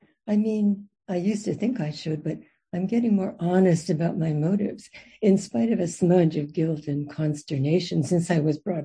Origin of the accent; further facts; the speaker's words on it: Canada; now in Astoria, United States; Therefore, not so wild and woolly if I'm Canadian.